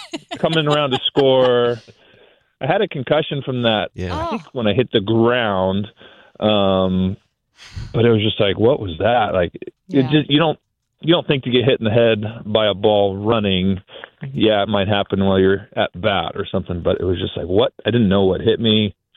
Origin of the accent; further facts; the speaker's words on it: California, United States; I grew up out here near Oakland and that was my hometown team growing up.